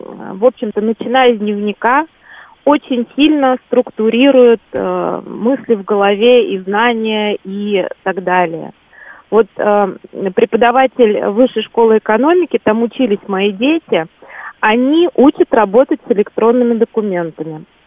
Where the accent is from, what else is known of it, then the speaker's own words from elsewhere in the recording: Moscow Oblast, Russia; я из Подмосковья.